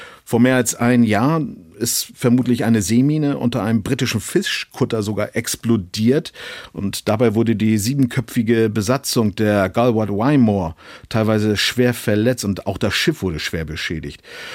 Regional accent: Kiel, Schleswig-Holstein, Germany; Also ich bin ja Kieler und nicht weit weg von der Küste der schleswig-holsteinischen Landeshauptstadt.

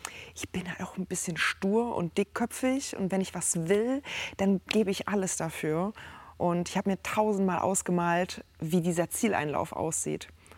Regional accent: Berlin, Germany; Ich bin Berlinerin, ich bin sowas nicht gewohnt.

